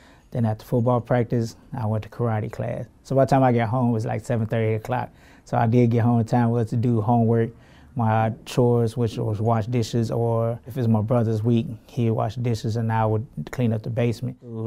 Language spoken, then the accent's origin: English; Gary, Indiana, United States; I was born and raised in Gary, Indiana. I grew up on the west side of town on Clinton Street, two blocks from Westside High School.